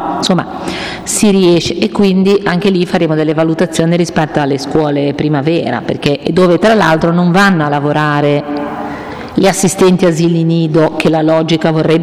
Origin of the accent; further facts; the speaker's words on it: Genoa, Liguria, Italy; io sono del Ponente, ci tengo a dirlo, da Cornigliano un po' siamo figli di nessuno